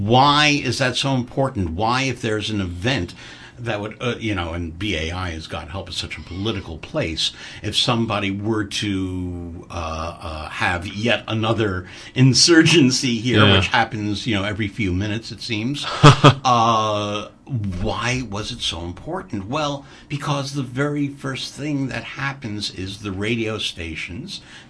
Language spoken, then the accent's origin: English; New York, United States; And this is a movie I cannot bear to watch, being a New Yorker.